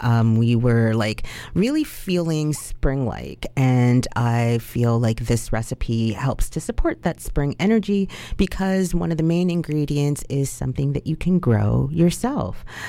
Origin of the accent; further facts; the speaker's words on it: Toronto, Ontario, Canada; And so when I grew up in Toronto, most of my peers, if not like 98% of us, were first generation Canadians. All of our parents were immigrants. So I grew up with a lot of different cultures.